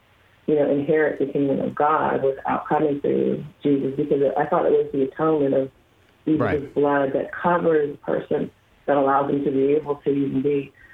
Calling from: Waldorf, Maryland, United States; Waldorf, Maryland.

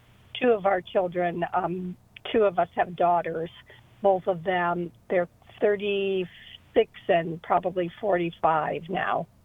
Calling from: Tampa, Florida, United States; I'm from Tampa.

